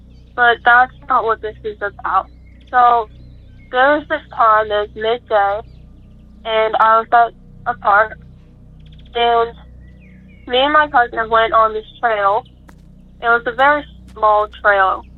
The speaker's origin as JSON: {"language": "English", "town": "Johnston", "region": "Rhode Island", "country": "United States", "said": "I'm from Johnston, Rhode Island."}